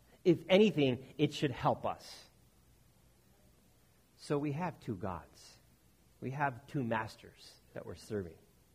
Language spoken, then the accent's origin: English; United States; I'm going to stick with my rights. I'm an American.